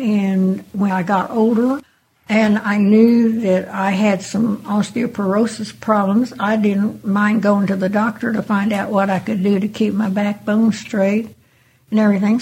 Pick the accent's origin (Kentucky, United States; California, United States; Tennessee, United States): California, United States; Oakland; born there; I was born October 31st, 1922. I'm 88 years old. I was born in Oakland, California.